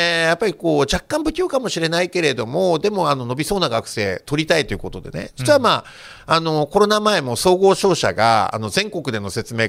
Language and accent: Japanese; Hokkaido, Japan; 僕の地元の北海道大学